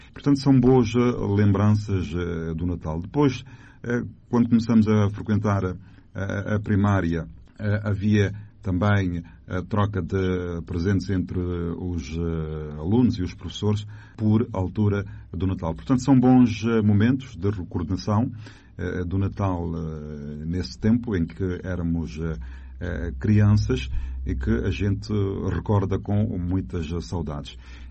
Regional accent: São Tomé, São Tomé & Príncipe; born there; Eu nasci em São Tomé

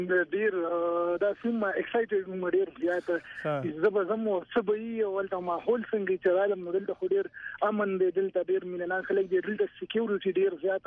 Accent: Khyber Pakhtunkhwa, Pakistan; یو دی موږ د پښتونخوا یو دی

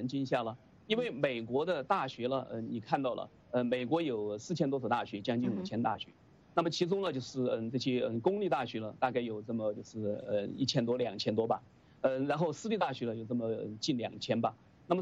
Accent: China; moved away as an adult; now in United States; 像我从中国过来到美国

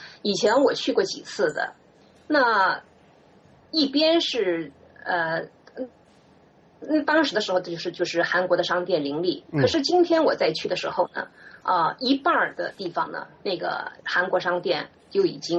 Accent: China; 因为可能我是中国人，

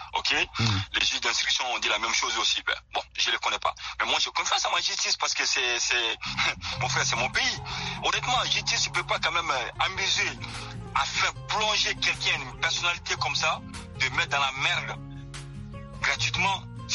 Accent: Mali; en tant que Malien

